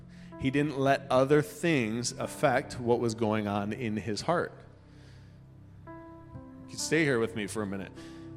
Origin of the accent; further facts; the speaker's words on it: United States; I like this because I'm from America and I like explosions.